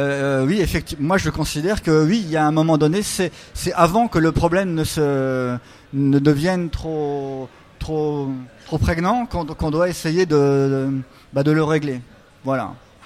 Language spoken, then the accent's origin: French; Metz, Grand Est, France; Moi, je peux vous dire que je suis de Metz et la centrale qui est pas loin de chez moi, elle est à 30 km.